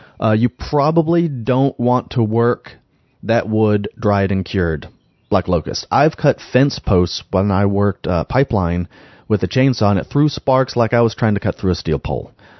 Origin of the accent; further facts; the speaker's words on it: Ohio, United States; I've always liked black locusts we used to burn growing up in Ohio.